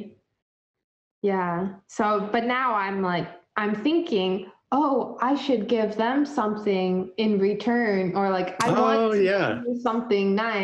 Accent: Ohio, United States; now in Nashville, United States; Because I'm from Ohio.

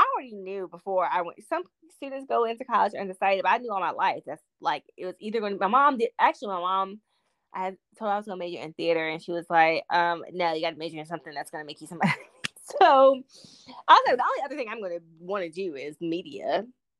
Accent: North Carolina, United States; I grew up in North Carolina, where HBCUs are big there. We have so many.

